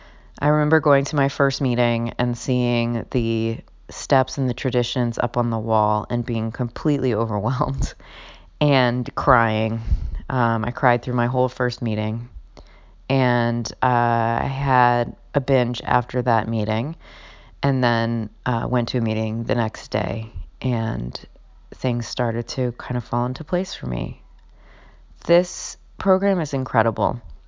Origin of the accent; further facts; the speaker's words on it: New Orleans, Louisiana, United States; moved away as an adult; now in New York City, United States; I am from New Orleans and I went to college in New Orleans, so the first time I was away from home was when I graduated from college and moved to New York.